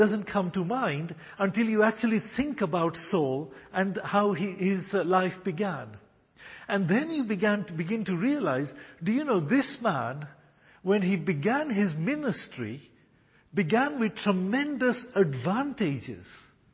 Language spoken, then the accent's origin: English; Kenya; I was born in Kenya and lived in Kenya most of my life.